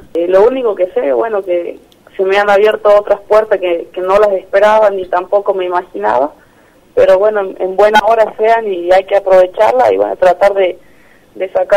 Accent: Jujuy, Argentina; Yo sigo siendo jujeña, si bien me voy en busca de algo, pero obviamente sigo representando a mi provincia

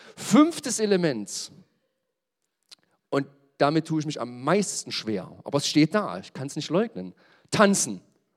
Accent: Germany; weil einfach da hängen wir vielleicht mal ein bisschen hinterher als Deutsche

